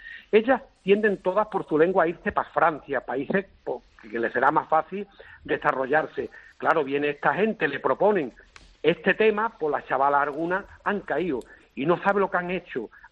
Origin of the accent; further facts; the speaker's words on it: Almonte, Andalusia, Spain; que soy de Almonte y llevo toda la vida.